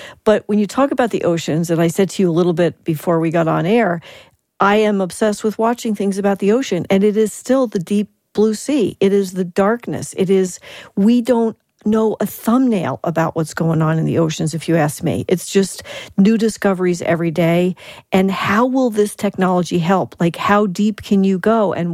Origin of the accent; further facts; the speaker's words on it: East Coast, United States; Maybe that's because I'm from the East Coast.